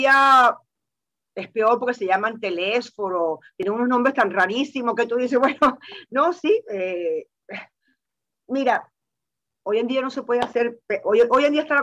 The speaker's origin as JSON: {"language": "Spanish", "country": "Cuba", "tie": "born there", "said": "En Cuba, que yo nací en Cuba"}